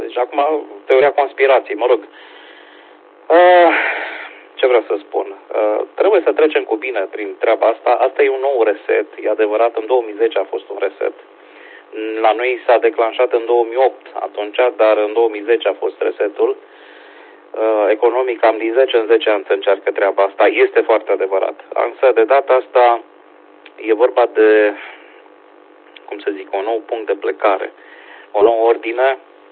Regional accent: Hunedoara, Hunedoara County, Romania; eu sunt din Hunedoara, deci localitatea Hunedoara, da, mulțumesc. Oricum, Deva e reședință de județ, deci eu sunt din Hunedoara.

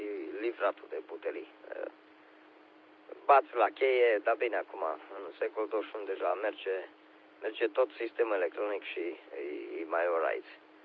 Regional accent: Romania; Eu sunt român

